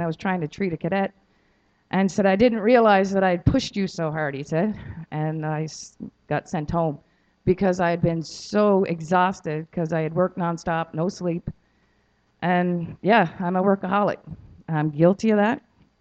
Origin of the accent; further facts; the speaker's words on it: Newfoundland and Labrador, Canada; I was born and raised in the Anglican Church. I grew up in Newfoundland.